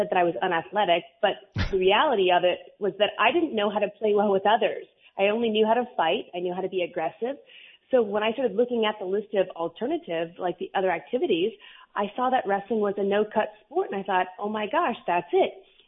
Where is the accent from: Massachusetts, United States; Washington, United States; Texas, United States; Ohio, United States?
Washington, United States; Seattle; I came from Seattle. I moved to Minnesota.